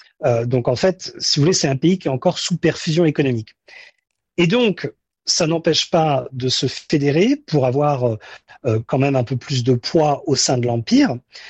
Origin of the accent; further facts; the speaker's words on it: France; surtout en tant que Français, on pense voilà, un pays est autonome et souverain.